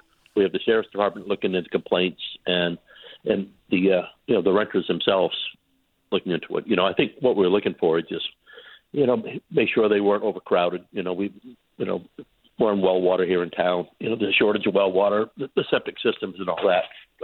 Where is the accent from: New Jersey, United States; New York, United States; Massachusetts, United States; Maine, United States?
Maine, United States; Harpswell; We have most coastline of any town in the state. And even I grew up on Bailey Allen, and as a kid in the summertime, you know, those rental properties were full all the time.